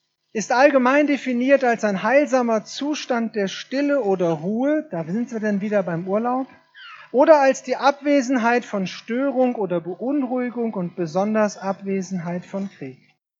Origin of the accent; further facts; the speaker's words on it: Schorndorf, Baden-Württemberg, Germany; Ich komme aus Schorndorf.